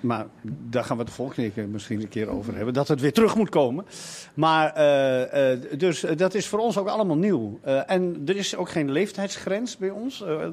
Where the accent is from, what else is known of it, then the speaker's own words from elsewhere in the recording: Amsterdam, North Holland, Netherlands; ik ben een echte Amsterdammer